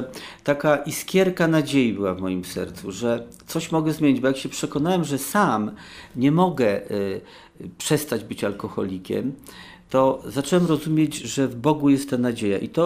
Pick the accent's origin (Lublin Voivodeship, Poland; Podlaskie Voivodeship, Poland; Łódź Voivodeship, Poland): Łódź Voivodeship, Poland; Pabianice; jestem z Pabianic